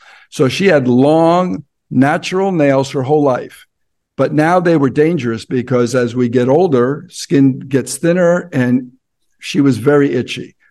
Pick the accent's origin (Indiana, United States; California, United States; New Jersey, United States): New Jersey, United States; Yeah, I'm from Jersey, so we